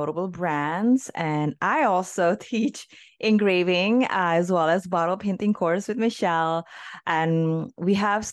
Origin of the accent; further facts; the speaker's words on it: Canada; from Canada.